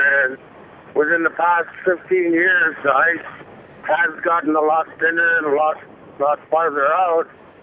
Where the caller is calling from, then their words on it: Barrow, Alaska, United States; I'm from Barrow, Alaska.